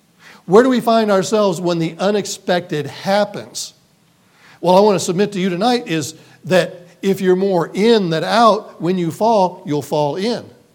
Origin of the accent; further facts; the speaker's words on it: Evansville, Indiana, United States; But I'm from Evansville, Indiana. It's right there on the Kentucky border. We live 5 minutes from the Ohio River, and so we are closer to Nashville, Tennessee than we are to Indianapolis, Indiana, okay?